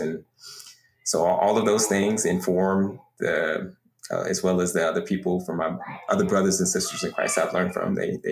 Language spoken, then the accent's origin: English; Dallas, Texas, United States; Of course, I'm a Texas guy, born and raised. I grew up in the Dallas area, and now I live here in Austin, Texas, and with my wife and two kids.